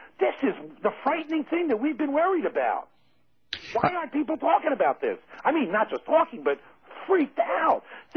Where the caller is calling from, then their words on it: Santa Cruz, California, United States; I'm calling you from California.